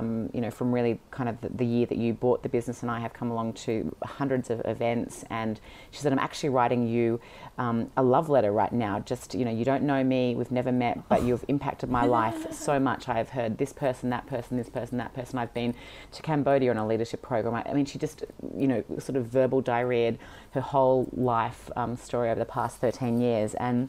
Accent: Sydney, New South Wales, Australia; I come from a very, very, very academic family. And, you know, I was born and raised in Sydney

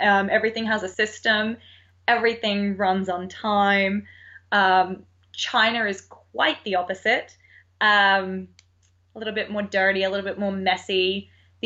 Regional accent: Australia; accent: Australian; now in United States; Yeah, I definitely miss the weather in Australia.

